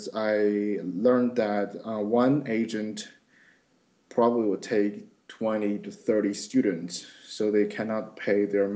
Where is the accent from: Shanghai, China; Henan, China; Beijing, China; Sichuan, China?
Beijing, China; moved away as an adult; now in New York, United States; I'm from China, north part of China, around Beijing area. I came to New York for my bachelor, for my graduate degree in public relations and corporate communications.